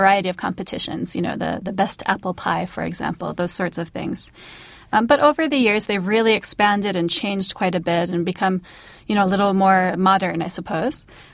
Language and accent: English; Pennsylvania, United States; So, for example, in my home state of Pennsylvania, something that's very popular is called funnel cake.